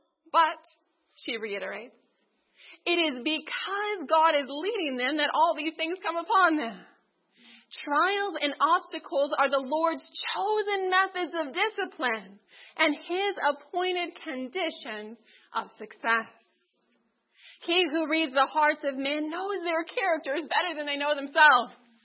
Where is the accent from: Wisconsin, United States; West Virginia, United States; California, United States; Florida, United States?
California, United States; now in Loma Linda, United States; As I mentioned, I'm from Northern California, and my parents have a small garden, and we have horses and chickens and all those fun creatures.